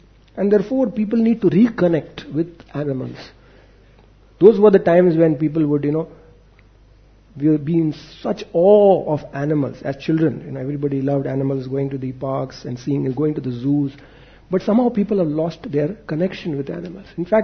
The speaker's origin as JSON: {"language": "English", "town": "Mumbai", "region": "Maharashtra", "country": "India", "tie": "born or raised there", "said": "Me personally, I was born and brought up in Bombay, Santa Cruz."}